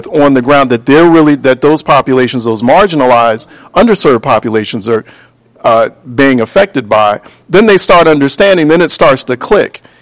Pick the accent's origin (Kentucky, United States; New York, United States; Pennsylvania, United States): Pennsylvania, United States; Philadelphia; I know because I grew up in Philadelphia. I grew up in North Philadelphia. So I know all about it.